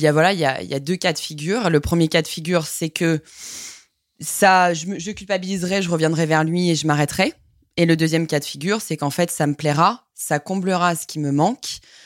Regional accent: Lyon, Auvergne-Rhône-Alpes, France; je suis très contente de vous avoir chez moi aujourd'hui. Donc, j'ai 29 ans, je suis lyonnaise

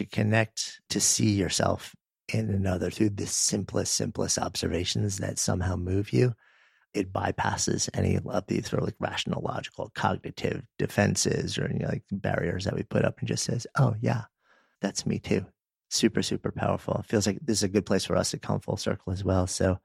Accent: Northeast, United States; now in Boulder, United States; And I grew up in the Northeast and like with all these old growth trees

